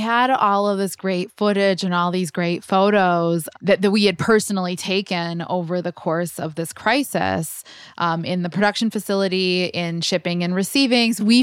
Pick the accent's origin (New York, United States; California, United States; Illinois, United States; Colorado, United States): Illinois, United States; Chicago; Like, Chicago is my hometown, and I can't imagine a better place than to be at Wrigley Field, an iconic part of our city